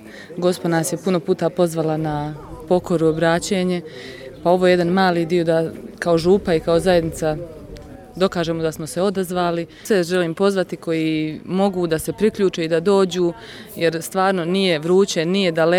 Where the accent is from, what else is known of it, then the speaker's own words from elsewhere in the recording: Čitluk, Federation of Bosnia and Herzegovina, Bosnia & Herzegovina; dolazim iz Čitluka, majka sam petero djece